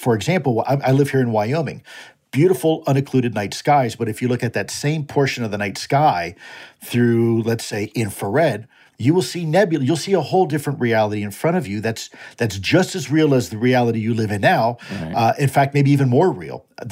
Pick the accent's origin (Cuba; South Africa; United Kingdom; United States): Cuba; despite looking like I'm from Iowa, I'm actually Cuban. So I speak Spanish I'm Hispanic.